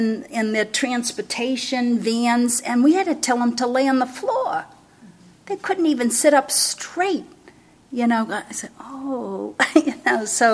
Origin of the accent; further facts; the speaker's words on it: Lynn, Massachusetts, United States; now in Cambridge, United States; I grew up in Lynn on the North Shore. I now work in Lynn, and I now live in North Cambridge. Growing up in Lynn in the Veterans Village was pretty much a white community